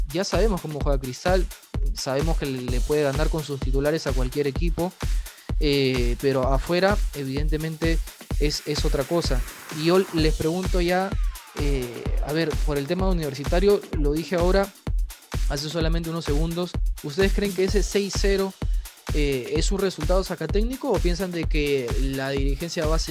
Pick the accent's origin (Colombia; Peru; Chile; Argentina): Peru; yo particularmente como peruano no lo celebro